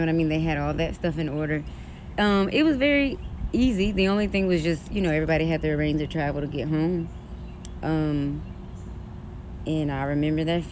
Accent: South Bend, Indiana, United States; so I'm from Indiana, South Bend, it's just not home.

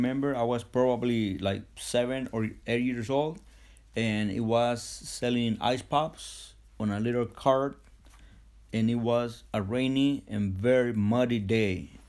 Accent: Emiliano Zapata, Guerrero, Mexico; I come from a little town called Emiliano Zapata, located in Acapulco, Guerrero, Mexico. And that place made an impact because I grew up there as a kid in the middle of crime, drugs, and sports.

